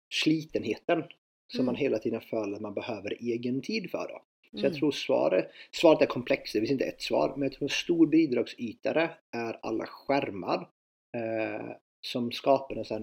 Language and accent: Swedish; Sweden; moved away as an adult; now in Norway; När jag flyttade från Sverige. Jag flyttade hit när jag var runt 20. Jag bodde här jag är inne på mitt 14 år nu. Uppvuxen i Sverige, bodde i 17 år.